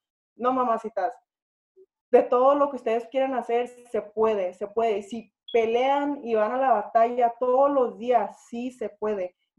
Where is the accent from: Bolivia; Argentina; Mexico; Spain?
Mexico; Ciudad Juárez, Chihuahua; Yo soy de Ciudad Juárez, Chihuahua